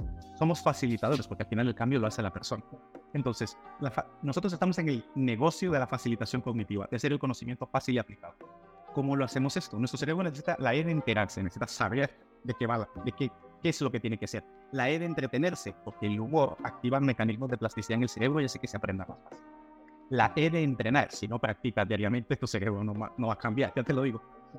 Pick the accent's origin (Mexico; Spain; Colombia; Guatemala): Guatemala; born there; yo soy neurocirujano, ¿y por qué soy neurocirujano? Bueno, yo nací en Guatemala, y cuando era muy pequeño